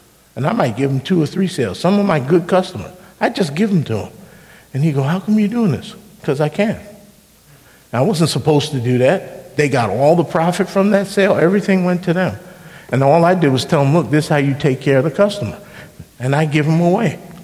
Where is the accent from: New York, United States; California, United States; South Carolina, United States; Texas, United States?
Texas, United States; now in Portland, United States; And then I moved up here to Portland from Texas, and I would talk to him on the phone, and he hired me to work in his store up here.